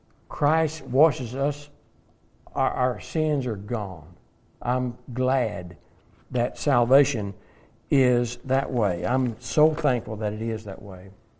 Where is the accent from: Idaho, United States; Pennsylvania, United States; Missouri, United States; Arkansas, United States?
Arkansas, United States; I'm from Arkansas. Arkansas, whatever they call it.